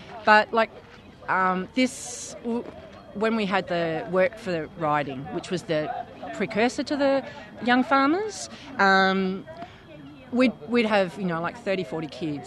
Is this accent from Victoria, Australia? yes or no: yes; Carlton, Victoria, Australia; I grew up in Carlton and single parent, no car